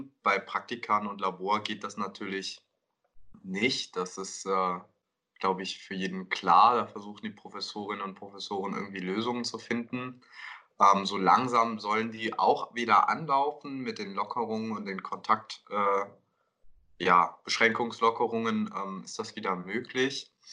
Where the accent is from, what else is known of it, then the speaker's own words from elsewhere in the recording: Kerpen, North Rhine-Westphalia, Germany; moved away as an adult; now in Berlin, Germany; Ich komme ursprünglich aus Kerpen im Rheinland, bin jetzt aber vor 2 Jahren nach Berlin gezogen, um hier Pharmazie zu studieren